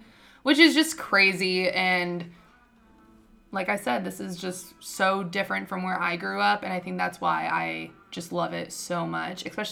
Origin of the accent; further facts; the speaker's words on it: Florida, United States; And winter here is, I'm from Florida, so winter here was brutal.